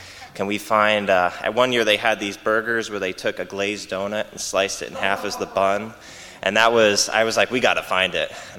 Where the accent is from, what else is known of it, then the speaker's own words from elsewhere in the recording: New England, United States; Growing up in New England, every year in the fall, they would have a big fair, and they'd call it the Big E.